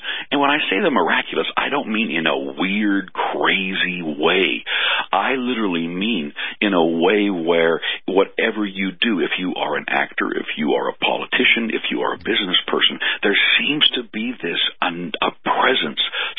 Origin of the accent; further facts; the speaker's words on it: Canada; I'm from Canada.